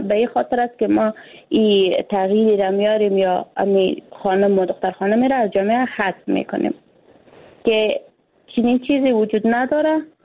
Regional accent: Afghanistan; ما یک افغان هستیم

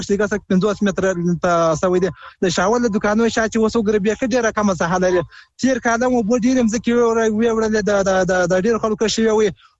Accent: Nad Ali, Helmand, Afghanistan; د هلمند اولاد د ندالی ته

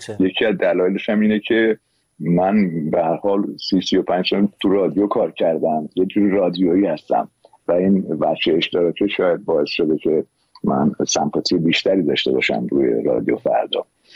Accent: Iran; به زندگی خودم به عنوان یه ایرانی نمیتونستم بی تفاوت باشم

